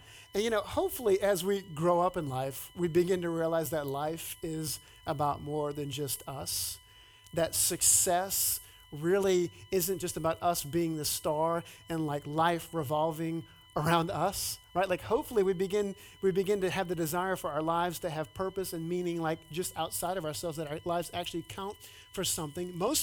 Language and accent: English; Louisiana, United States; And I grew up in Louisiana where like in the summertime, it's like 95 degrees and 95% humidity.